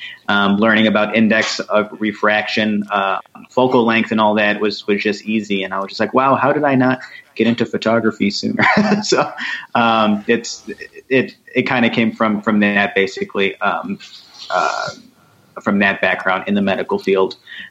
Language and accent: English; Chicago, Illinois, United States; born there; now in New Mexico, United States; Oh, I was born in Chicago, by the way. So I'm also from the Midwest.